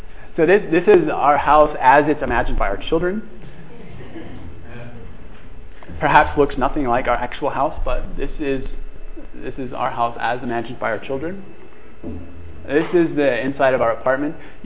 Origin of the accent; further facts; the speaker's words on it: Germany; like every other German, that means that our contact is also almost exclusively with people who were born and raised in Germany and speak German.